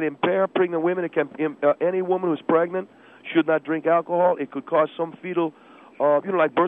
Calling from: Monterey Park, California, United States; I'm calling from Monterey Park.

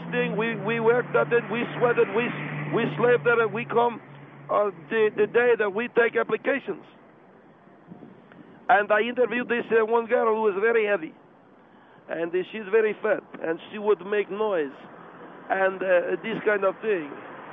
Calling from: Pasadena, California, United States; Yes, I'm from Pasadena.

